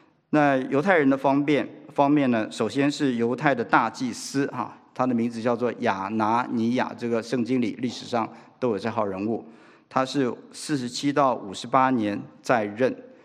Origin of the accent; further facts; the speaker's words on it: Taiwan; 那么在台湾，我从台湾来